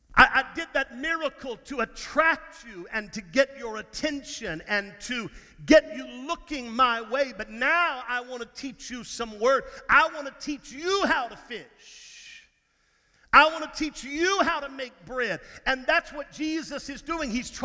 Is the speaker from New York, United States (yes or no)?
no; Texas, United States; now in Georgia, United States; I don't know if you know it or not, but I'm from Texas. Probably never going to let you forget that. I'm from Texas. I like going home.